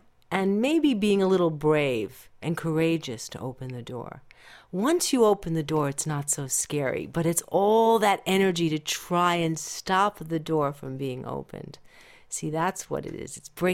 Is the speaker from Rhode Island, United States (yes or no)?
no; Queens, New York, United States; You see, I'm really a New Yorker, and I'm from Queens, and I take no prisoners.